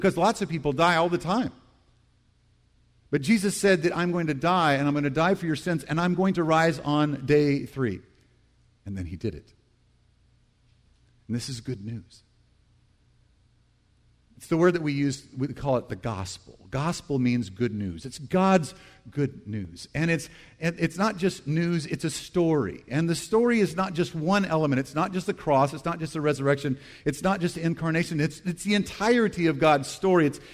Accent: Deep South, United States; I grew up in the Deep South, and my parents always, I think they wanted to bait the hook for Easter really well for us

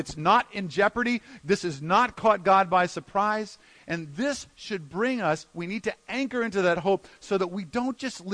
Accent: Denver, Colorado, United States; I'm from Denver. When I was in high school and junior high, so I'd say I probably hail from there.

